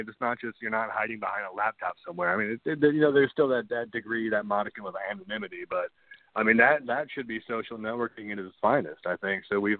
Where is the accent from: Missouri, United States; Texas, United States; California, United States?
Missouri, United States; St. Louis; Yes, yeah, I was born and raised in St. Louis.